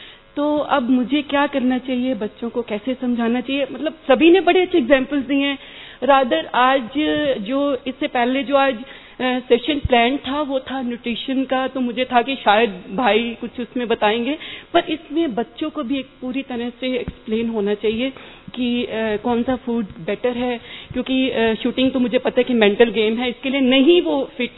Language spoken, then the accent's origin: Hindi; Ludhiana, Punjab, India; मैं लुधियाना से हूँ